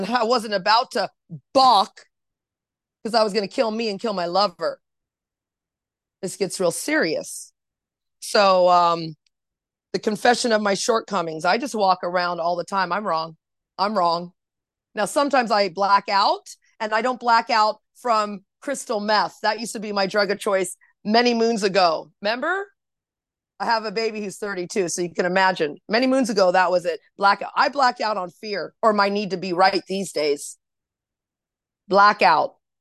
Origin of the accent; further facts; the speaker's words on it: Anaheim, California, United States; now in Toronto, Canada; I'm from California, Orange County, Anaheim to be exact, Disneyland to be exact.